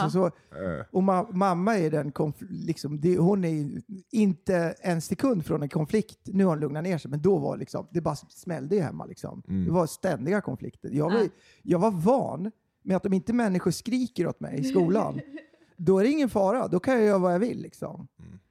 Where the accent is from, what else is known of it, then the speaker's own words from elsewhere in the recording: Sweden; also born or lived in United States; när jag växte upp i Sverige var ju liksom, det var ju inte basket liksom.